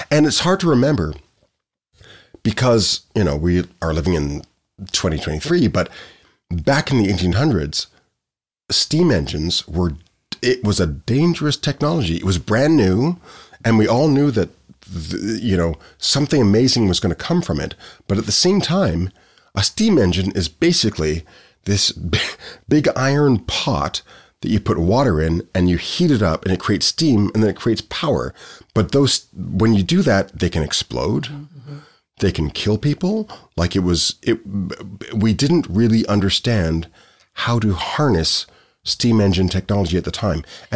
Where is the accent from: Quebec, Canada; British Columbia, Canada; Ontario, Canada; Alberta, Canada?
Ontario, Canada; Ottawa; also born or lived in Nepean; a young African-Canadian kid growing up in Ontario, because I'm born and raised in Ottawa, even though my parents are from Jamaica.